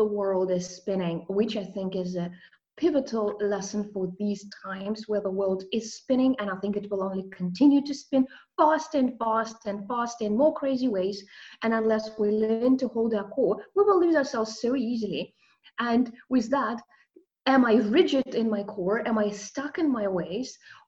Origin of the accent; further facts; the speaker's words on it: Russia; English is a second language; Let's say growing up in Russia taught me a lot about intrinsic spirituality. It taught me about magic that is woven into everyday existence, especially with fairy tales, with literature, with folklore, with little traditions that we have.